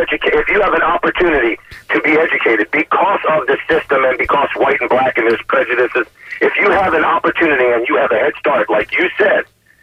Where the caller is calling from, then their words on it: Tampa, Florida, United States; I'm in Tampa.